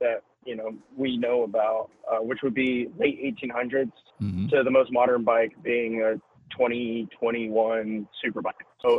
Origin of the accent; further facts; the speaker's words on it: Red Oak, Texas, United States; now in Alabama, United States; So I was born and raised in Red Oak, Texas, just south of Dallas.